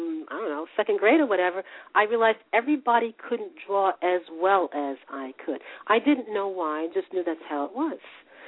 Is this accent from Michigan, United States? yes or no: no; Greenburgh, New York, United States; also born or lived in Yonkers; I was born in Yonkers, but I grew up in the town of Greenburg, which if you're in New York, you say Greenburg, and if you're outside of New York, you say White Plains, because that's the post office.